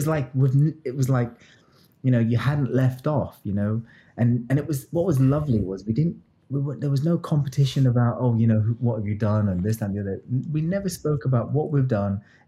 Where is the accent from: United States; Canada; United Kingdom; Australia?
United Kingdom; Edgware, London; Because I'm from Northwest London, a place called Edgware